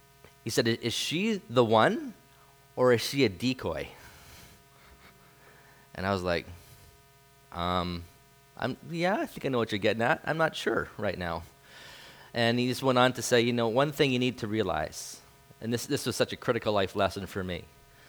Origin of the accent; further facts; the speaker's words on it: Vernon, British Columbia, Canada; also born or lived in Kelowna / Winfield; I grew up in Vernon. I lived in Kelowna. And then God called me to Winfield.